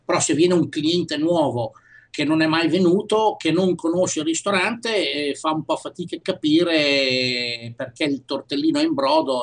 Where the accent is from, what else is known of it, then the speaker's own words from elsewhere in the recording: Emilia-Romagna, Italy; moved away as an adult; non sono cresciuto in Sicilia, capito? Però, essendo cresciuto in Emilia-Romagna, essermi mosso a 34 anni